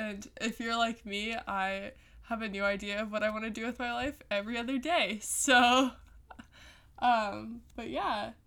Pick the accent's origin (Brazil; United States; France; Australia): United States; California; But yeah, so I'm from California, and from Northern California.